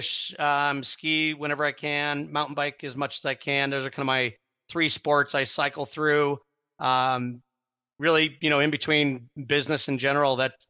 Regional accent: Cleveland, Ohio, United States; I thought the skiing made sense because I was from Cleveland.

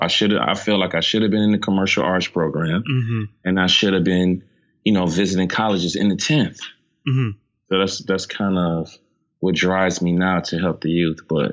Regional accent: East Cleveland, Ohio, United States; I grew up in East Cleveland. That's on the east side of Cleveland, Ohio, kind of in between the suburbs and the inner city.

